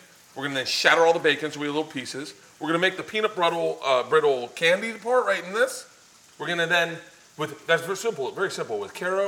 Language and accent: English; Tampa, Florida, United States; Tampa, but I had butter.